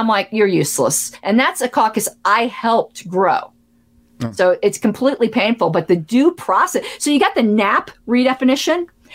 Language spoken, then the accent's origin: English; Colorado, United States; if they did that to Oregon, they could do it to Colorado.